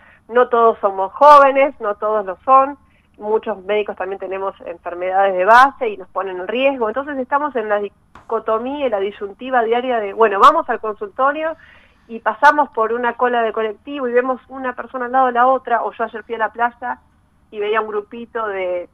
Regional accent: Mar del Plata, Buenos Aires Province, Argentina; Yo vengo de Mar del Plata, yo soy marplatense

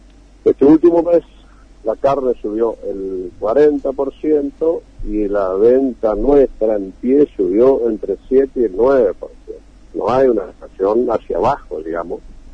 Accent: Misiones, Argentina; nosotros somos una provincia de Misiones donde no somos productores de grano

